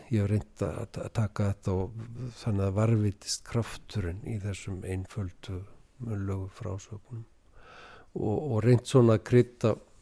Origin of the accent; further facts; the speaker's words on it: Reykjavík, Capital Region, Iceland; ég er í alast upp á Reykjavíku svæðinu